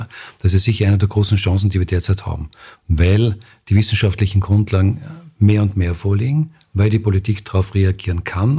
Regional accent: Austria; obwohl die Wetterbedingungen dort viel ungünstiger sind als bei uns in Österreich.

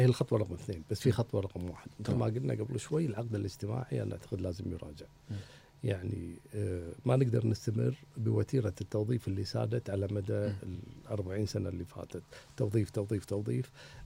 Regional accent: Kuwait; وعلى فكرة ترى هذه ثقافة بالخليج وعندنا بالكويت

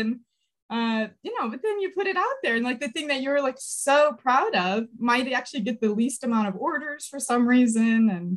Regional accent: Fort Wayne, Indiana, United States; So I'm from Fort Wayne, Indiana, which is like Northeast, but I went to Indiana University

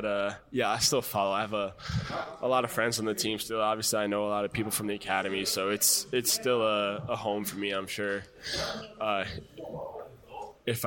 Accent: New York, United States; Hip hop. I'm a New Yorker.

